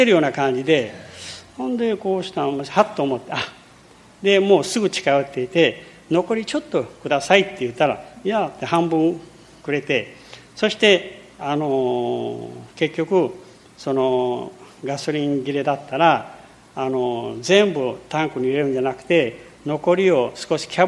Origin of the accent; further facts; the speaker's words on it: Brazil; Japanese is a second language; now in Japan; 私は、まあ、日本語が少しできることと、ブラジル出身なので